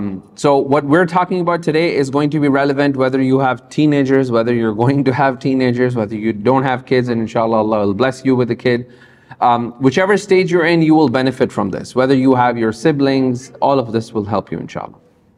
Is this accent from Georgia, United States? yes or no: yes; Atlanta, Georgia, United States; I'm from Atlanta.